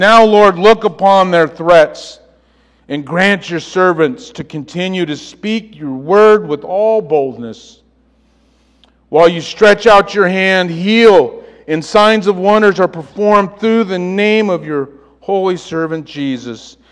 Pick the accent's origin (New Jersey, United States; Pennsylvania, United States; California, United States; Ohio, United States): California, United States; Well, as you know, I came from California. Anyway, land of earthquakes.